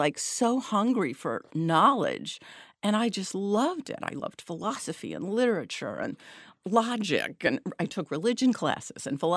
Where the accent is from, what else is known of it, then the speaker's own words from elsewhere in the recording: Scranton, Pennsylvania, United States; I grew up in Scranton, Pennsylvania, coal mining town, working class community, very Catholic